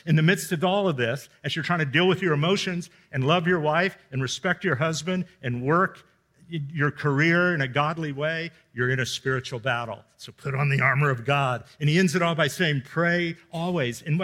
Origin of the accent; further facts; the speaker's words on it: Miami, Florida, United States; I grew up in Miami. I went to sea camp in the Keys, oceanography camp in the summers.